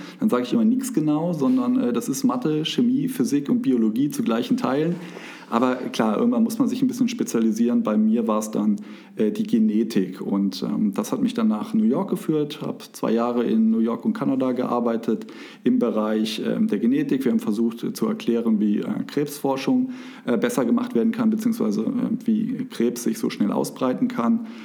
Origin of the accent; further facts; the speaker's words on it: Rhineland, Germany; also born or lived in Cologne; Auch ich bin im Rheinland groß geworden und man macht so seine ersten Erfahrungen, seine ersten Späße und Umzüge natürlich dann während der Karnevalszeit.